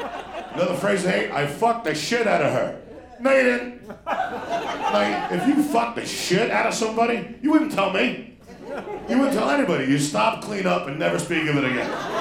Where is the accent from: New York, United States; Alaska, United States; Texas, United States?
New York, United States; also born or lived in Los Angeles; So my deal is, I'm from New York, and I lived in Jersey, New York. I moved to LA for 21 years, worked on TV a bunch. Moved home to take care of my mother in August, so I've been home for a while now.